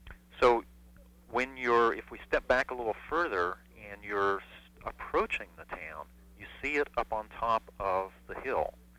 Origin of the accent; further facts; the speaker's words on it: West Virginia, United States; I grew up in West Virginia. West Virginia is one of the few states that has all natural boundaries.